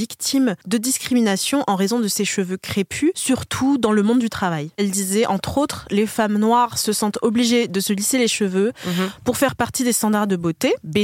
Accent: Guadeloupe; also born or lived in Martinique; Je viens personnellement de la Guadeloupe et de la Martinique

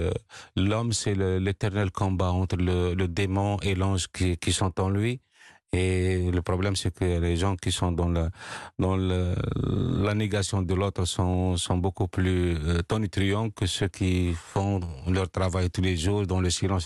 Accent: France; quand je dis que je viens de France

